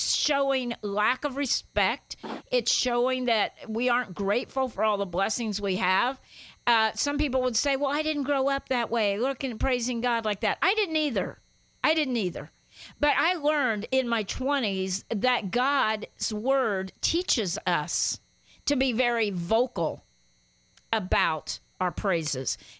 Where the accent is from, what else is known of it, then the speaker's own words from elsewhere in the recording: Guatemala; now in United States; I grew up in Central America as a missionary's kid, and we played baseball. And on my shortwave radio, I could get some games from San Francisco and the L.A. area in Guatemala.